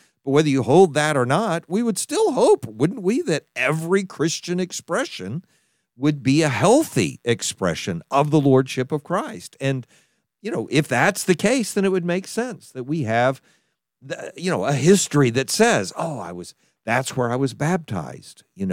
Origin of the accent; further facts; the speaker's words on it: Texas, United States; and I know this one because I'm from Texas, state pride, and the jokes we tell about that.